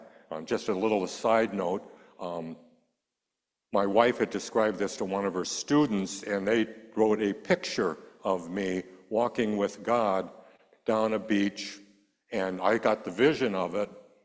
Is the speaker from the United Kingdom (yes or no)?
no; Erie, Pennsylvania, United States; also born or lived in Ottawa, Canada / Toronto, Canada / New Hampshire, United States / Memphis, United States; But in our lives, my life from birth, we moved from Ottawa, Ontario to Toronto, Ontario to New Hampshire to Memphis, Tennessee, and then I was three. Moved from Memphis to Erie, Pennsylvania, where I finally got a respite and could stay there for a while.